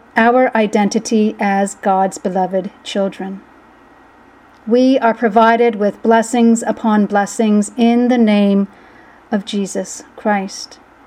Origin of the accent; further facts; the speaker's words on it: Canada; As a Canadian watching the happenings, I felt relief that it was not our own country embroiled in terror. But truth be told, there were protests going on in Canada as well.